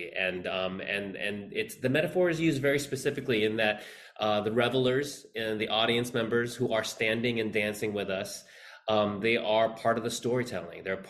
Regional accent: Philippines; born there; I was born in the Philippines. My mother is from the Manila area. My father is from the north. Coincidentally, my father is from a very, very near the area where Marcos was actually from, in Ilocos. So I was born in martial law in 1976.

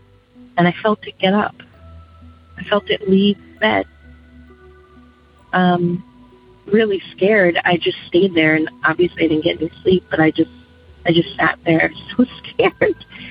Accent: Rhode Island, United States; I'm from originally from Rhode Island. Most of this took place in Rhode Island.

